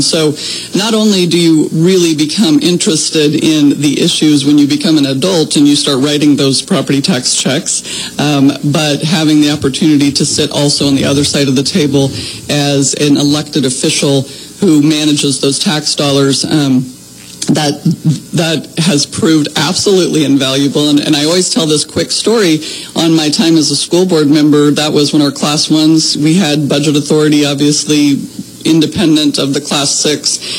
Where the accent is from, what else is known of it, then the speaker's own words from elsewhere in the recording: Nebraska, United States; I grew up here in the Sand Hills, went to high school in Valentine, and spent the only 4.5 years of my life out of the district in Lincoln, getting smart